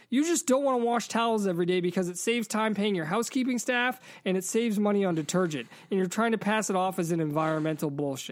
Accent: United States; born there; It's just that I was born in America and I came back to America, and I can't escape that sort of point of view.

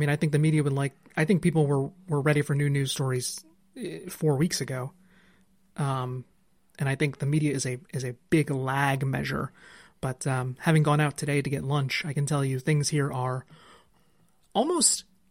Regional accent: Illinois, United States; I grew up in a very rural area of Illinois. My hometown, 250 people.

